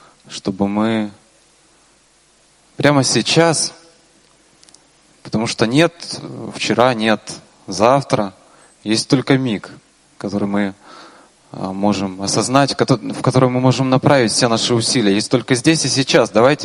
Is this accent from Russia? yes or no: no; Kyiv, Ukraine; я из Киева.